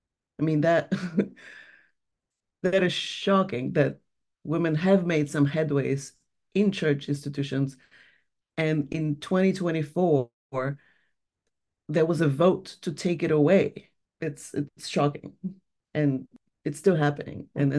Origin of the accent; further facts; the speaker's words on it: Poland; I'm originally from Poland